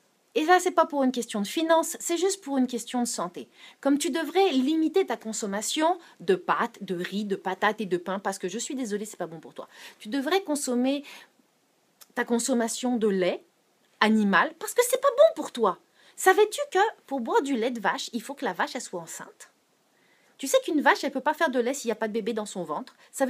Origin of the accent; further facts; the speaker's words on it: France; now in Montreal, Canada; J'ai grandi en France, je suis issue d'une famille de poissonniers, donc je suis issue de parents maraîchers